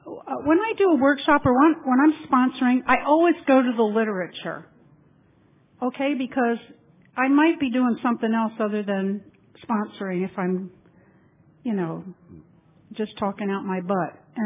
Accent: Titusville, Florida, United States; I'm from Titusville, Florida, and I serve as a trustee for World Service, serving Region 8.

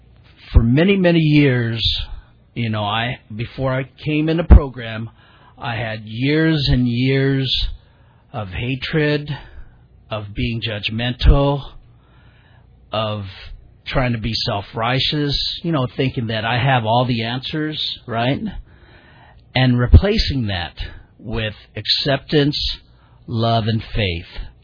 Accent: Sacramento, California, United States; I'm from Sacramento, right?

